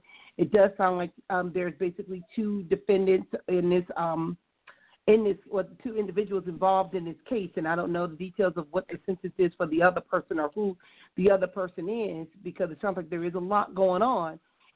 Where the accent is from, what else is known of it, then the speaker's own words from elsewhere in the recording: Compton, California, United States; even though I grew up in Compton and L.A.